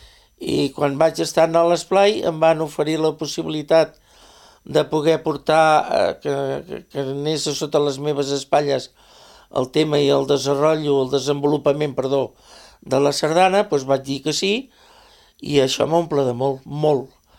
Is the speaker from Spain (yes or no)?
yes; Catalonia, Spain; born there; com a català que sóc, perquè he nascut a la Catalunya, és l'essència de la nostra dansa, no?